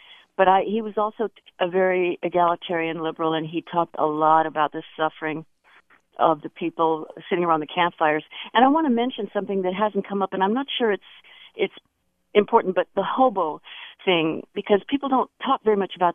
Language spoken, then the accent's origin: English; Visalia, California, United States; I grew up in Visalia in the Central Valley.